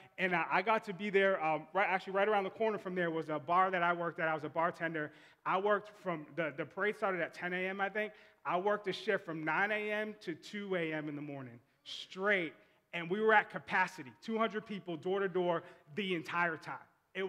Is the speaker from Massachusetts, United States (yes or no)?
yes; Boston, Massachusetts, United States; I grew up in Boston